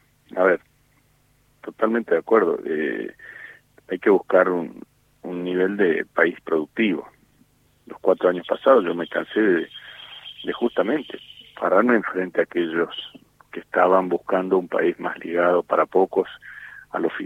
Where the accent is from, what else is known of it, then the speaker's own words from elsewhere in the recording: Argentina; Porque somos argentinos